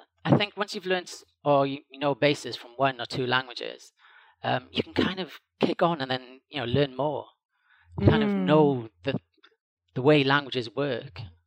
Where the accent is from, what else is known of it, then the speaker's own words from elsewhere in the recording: Wales, United Kingdom; now in Spain; Well, yeah, I'm Welsh, so I speak, you know, a little bit Welsh. Of course, I speak English.